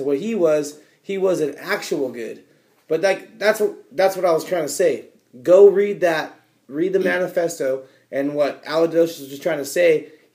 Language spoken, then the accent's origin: English; United States; Okay, military is, no matter how you want to say it, we're American